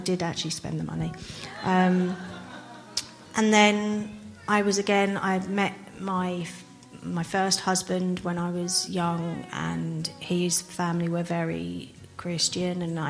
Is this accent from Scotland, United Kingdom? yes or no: no; Crawley, South East England, United Kingdom; Well, growing up, I grew up in Crawley, and my mum always had a faith, a very private faith, although non-practicing.